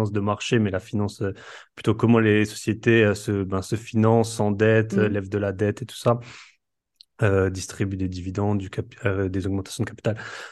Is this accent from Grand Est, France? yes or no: yes; Grand Est, France; accent: Alsatian; moved away; donc je suis alsacien, ça s'entend peut-être un peu. Ça fait 12 ans que j'ai quitté ma terre natale, mais bon, je reviens assez souvent.